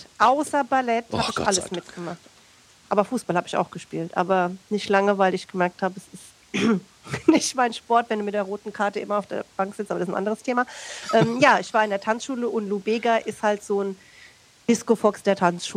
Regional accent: Kaiserslautern, Rhineland-Palatinate, Germany; accent: Palatine German; ich komme ja aus Kaiserslautern und sie werden mich jetzt dafür hassen, aber ich finde Pfälzisch ganz gruselig.

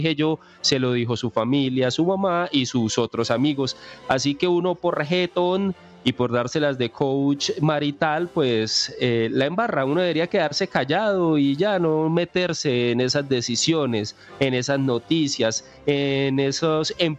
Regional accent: Colombia; Esa es la clásica proactividad que nos identifica como colombianos.

